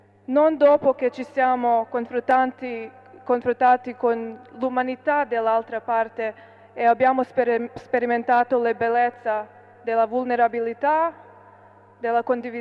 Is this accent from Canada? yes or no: no; Bosnia & Herzegovina; Io vengo dalla Bosnia e so bene che è successo qualcosa di simile a Sarajevo nel 95